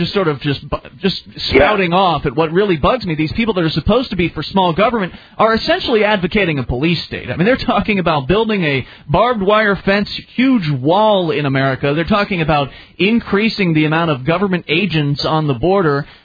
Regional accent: Florida, United States; Again, we're from Florida, so we caught quite a bit of it as well.

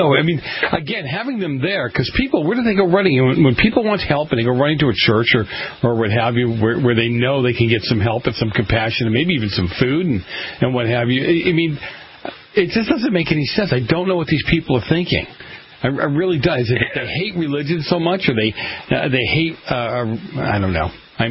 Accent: Boston, Massachusetts, United States; I grew up in New England, in Boston to be exact

